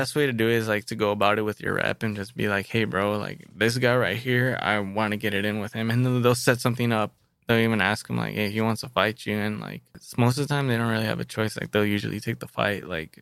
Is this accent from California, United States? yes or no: yes; Paramount, California, United States; Like we're all from South LA. Like our hoods are right next to each other. Awesome. So we're cool. Like he's from Linwood. I'm from Paramount.